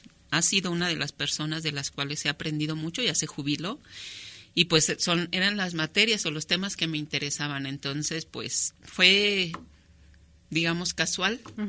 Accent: Zacatecas, Mexico; born or raised there; also born or lived in Irapuato

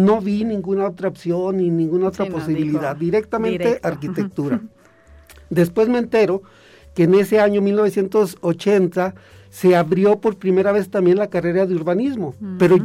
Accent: Loreto, Zacatecas, Mexico; also born or lived in Aguascalientes; yo soy de Loreto, Zacatecas, uh-huh, y estudié la secundaria y la preparatoria aquí en la ciudad de Aguascalientes

